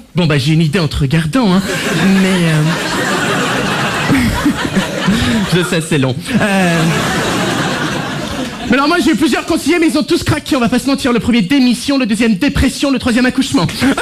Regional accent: Hauts-de-France, France; vous savez que chez moi dans le Nord, c'est une tradition, hein.

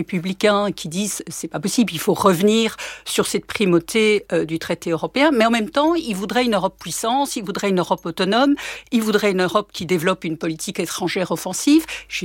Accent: Belgium; Alors, c'est vrai que moi, je suis belge, hein

